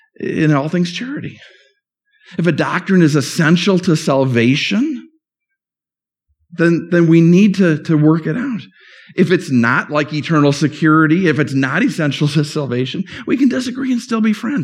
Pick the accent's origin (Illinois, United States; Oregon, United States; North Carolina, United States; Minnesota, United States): Minnesota, United States; St. Paul; Evangelical Free Church, based up in my hometown in St. Paul